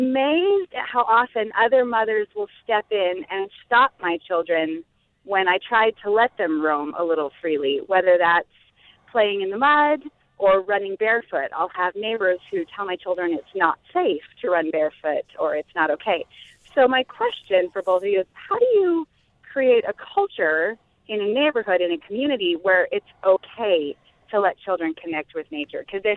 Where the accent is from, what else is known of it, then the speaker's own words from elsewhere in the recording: Utah, United States; also born or lived in North Carolina; I grew up here in Utah County just exploring in the ditches and the fields and playing. We moved to North Carolina